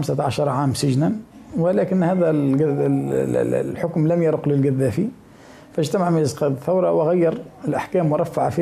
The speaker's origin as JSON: {"language": "Arabic", "country": "Libya", "said": "فأنا من مواطني ليبيا من مواليد 1951"}